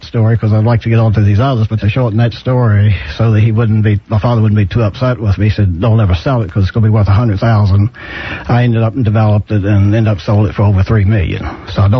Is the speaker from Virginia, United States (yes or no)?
yes; Earlysville, Virginia, United States; I am the seventh generation in Albemarle County. I was born in Earlysville.